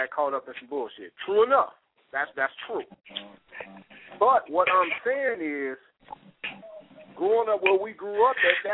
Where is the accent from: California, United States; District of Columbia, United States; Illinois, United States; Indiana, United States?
Indiana, United States; Gary; But by the fact of me growing up in Gary, raggedy ass Indiana, it influenced a lot of the bad decisions that I made.